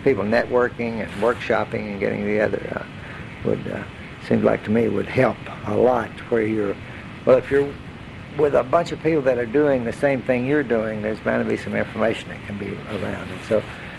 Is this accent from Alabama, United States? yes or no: yes; Alabama, United States; because I was raised in Alabama, and that was go barefoot in the summer and put the peanuts in my RC cola